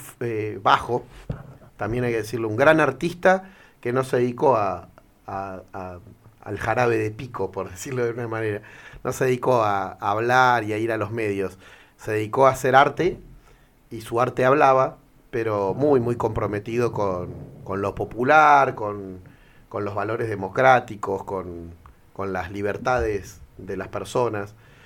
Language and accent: Spanish; Argentina; Somos todos argentinos y argentinas